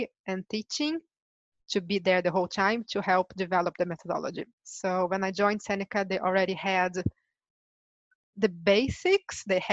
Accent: Brazil; English is a second language; So originally, I'm from Brazil, as you already know that.

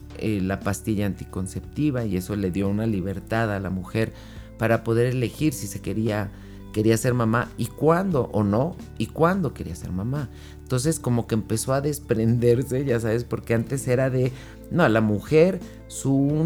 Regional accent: Mexico; yo que soy de México, vengo de una idea donde era siéntate que te sirva tu hermana

